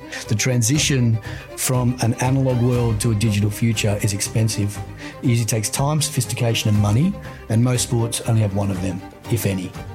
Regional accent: Sydney, New South Wales, Australia; when you grow up in the northern beaches of Sydney, which is where I grew up, you've got sport all around you

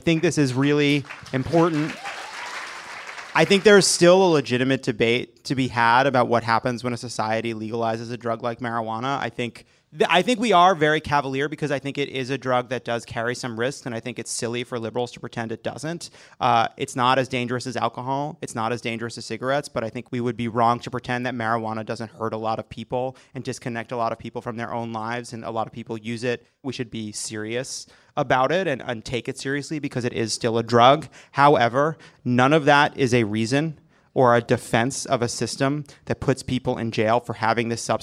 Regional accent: New York, United States; because I'm a Jew from New York.

